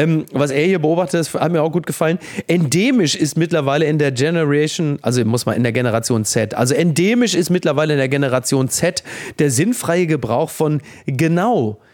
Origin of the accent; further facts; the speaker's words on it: North Rhine-Westphalia, Germany; ich komme aus dem Ruhrgebiet, da kann man so tschüss.